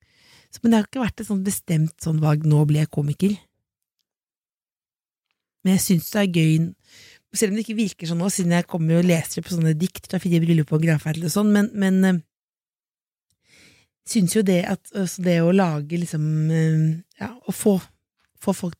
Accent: Jessheim, Akershus, Norway; husker liksom hjemme på Jessheim

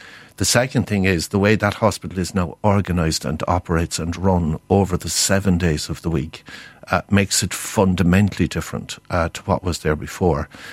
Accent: Limerick, Munster, Ireland; I'm from Limerick. I live in Limerick.

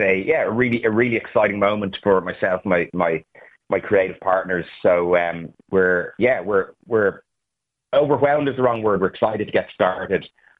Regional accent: Skerries, Leinster, Ireland; I'm from Skerries.

